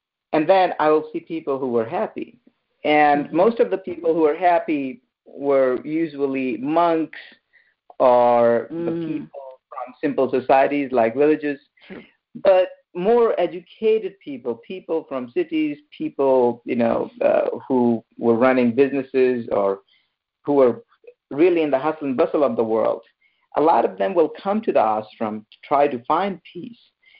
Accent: Uttarakhand, India; coming to Rishikesh, coming to Josimath. You know, these are the areas where I grew up in the Himalayas.

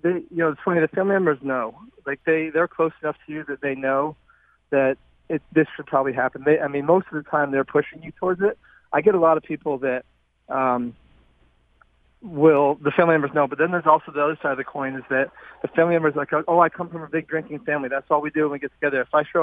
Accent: Vermont, United States; I grew up in Vermont where I was a big tennis player

